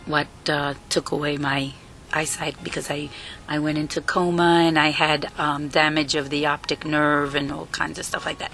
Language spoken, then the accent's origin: English; Puerto Rico; born there; I was about a year or two old. I was born in Puerto Rico